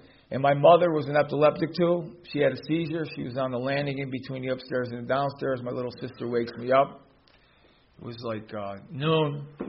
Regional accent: Buffalo, New York, United States; born there; I was born in New York, in the south side of Buffalo. I come from a family of 9 kids, 4 brothers and 4 sisters.

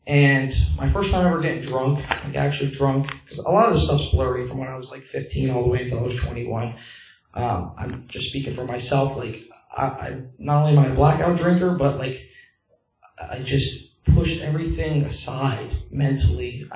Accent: Coopersburg, Pennsylvania, United States; now in Quakertown, United States; I had grown up around here. I grew up in Coopersburg, and I live in Quakertown now.

